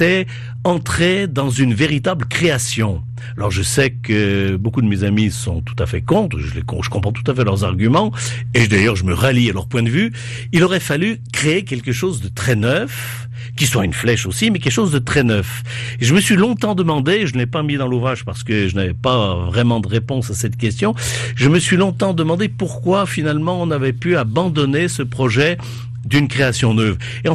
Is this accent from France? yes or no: yes; Lyon, Auvergne-Rhône-Alpes, France; plus à Lyon, puisque je suis lyonnais